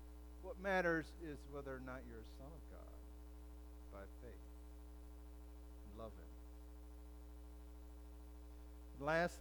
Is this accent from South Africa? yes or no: no; United States; I'm in America. I celebrate the 4th of July because I'm an American.